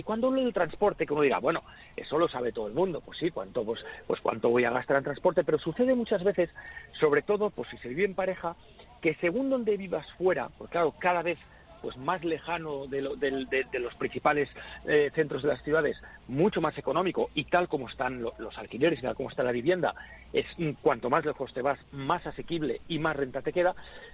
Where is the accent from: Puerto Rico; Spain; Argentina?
Spain; Barcelona, Catalonia; Yo soy de Barcelona, Pilar